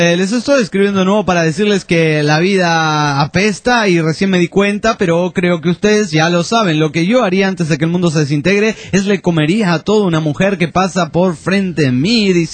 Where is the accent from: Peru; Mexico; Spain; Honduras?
Peru; Juliaca, Puno; de Juliaca, Perú.